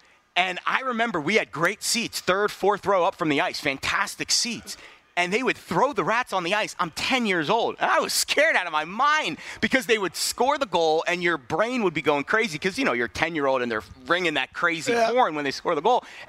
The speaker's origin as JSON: {"language": "English", "region": "Florida", "country": "United States", "tie": "born or raised there", "also_born_or_lived": "New York", "said": "So we moved down to South Florida. New Yorker living in South Florida, growing up in South Florida in the 90s during the Miami Heat, New York Knicks rivalry days."}